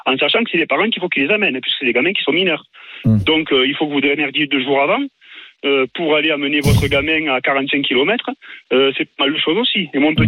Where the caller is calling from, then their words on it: Saint-Martin, France; J'appelle du Var, mais je suis originaire de Saint-Martin.